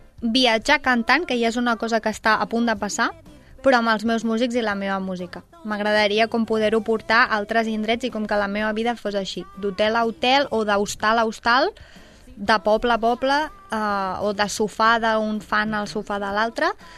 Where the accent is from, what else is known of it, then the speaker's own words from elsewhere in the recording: Sabadell, Catalonia, Spain; per mi, que sóc de Sabadell